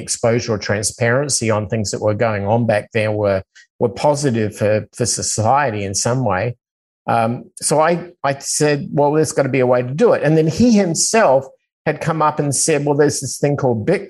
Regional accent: Australia; growing up in Australia as a surfer.

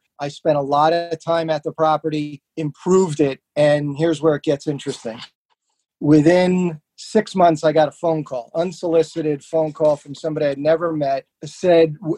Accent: New Jersey, United States; I grew up in New Jersey

